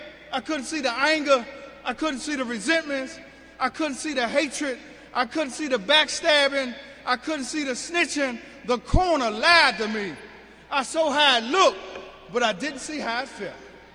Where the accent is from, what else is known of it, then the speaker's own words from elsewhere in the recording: Washington, District of Columbia, United States; I grew up in Southwest Washington, D.C., Greenleaf Housing Projects. Grew up on N Street, next door to a family that always had house parties.